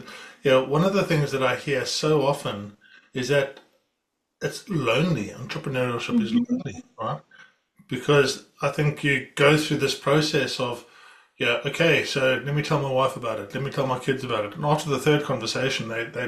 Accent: South Africa; also born or lived in Zimbabwe; I was born in Zimbabwe. I grew up in South Africa

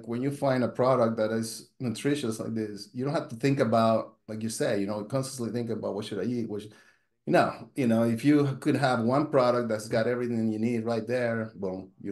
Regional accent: Honduras; now in United States; And I'm from Honduras. We never heard about peanut allergens back when I was home.

